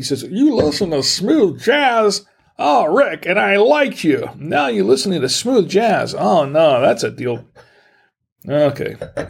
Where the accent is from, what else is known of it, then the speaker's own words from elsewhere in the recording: Gainesville, Florida, United States; born there; now in Charlotte, United States; And to be honest, I still think of Florida as my home. I was born in Florida. I was born in born in a hospital in Gainesville, but spent the first 2 years of my life pretty much living on the beach. Flagler Beach